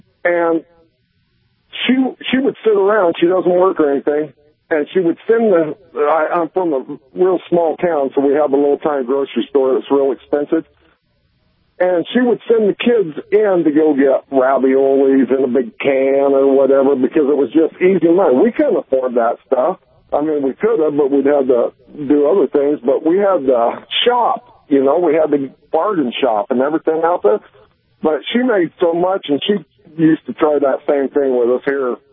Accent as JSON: {"language": "English", "region": "Oregon", "country": "United States", "said": "Hey, I have a daughter. I'm from Oregon."}